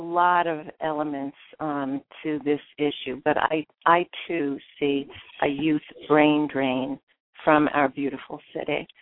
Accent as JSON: {"language": "English", "town": "Brooklyn", "region": "New York", "country": "United States", "tie": "born or raised there", "lives_now": "Albany, United States", "said": "In Albany, I came in from Brooklyn. I was a Brooklyn kid and came up and got involved with grassroots organizations and made a difference."}